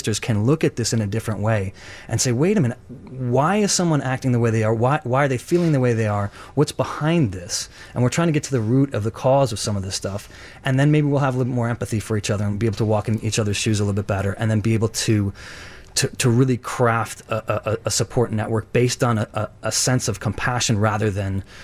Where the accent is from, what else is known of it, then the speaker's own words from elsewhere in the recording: Chicago, Illinois, United States; also born or lived in Tehran, Iran; I've been in the Chicago area, western suburbs, and then in and out of the city for pretty much my whole life. I went out east to school, but I've been in Chicago pretty much my whole life.